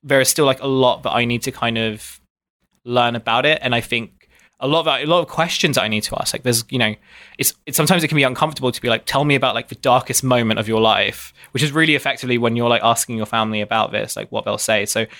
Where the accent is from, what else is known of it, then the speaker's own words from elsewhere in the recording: Dartford, South East England, United Kingdom; I did most of my growing up in Kent. I grew up in an area near Dartford in Kent, which is kind of known. Dartford is this town that's like known by the bridge by which people leave it. And it's kind of one of these commuter towns that exists just outside of London.